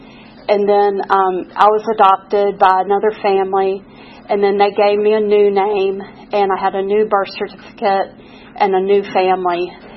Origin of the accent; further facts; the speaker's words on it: Louisville, Kentucky, United States; But anyway, I was raised in Louisville, Kentucky.